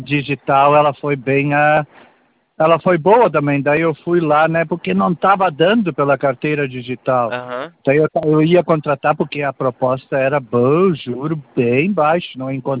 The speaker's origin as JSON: {"language": "Portuguese", "region": "Rio Grande do Sul", "country": "Brazil", "said": "Eu sou do Rio Grande do Sul."}